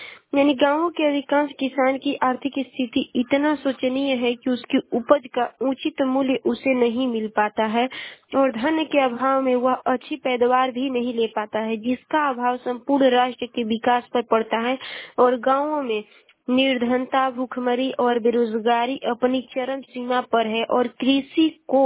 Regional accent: Ballia, Uttar Pradesh, India; मैं बलिया जिले की निवासी हूँ।

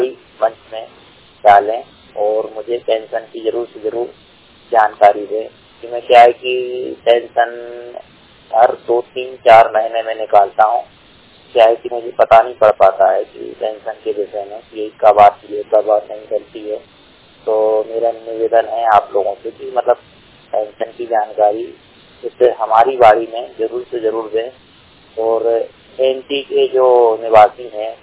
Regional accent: Madhya Pradesh, India; मैं भोपाल जिले का निवासी हूँ।

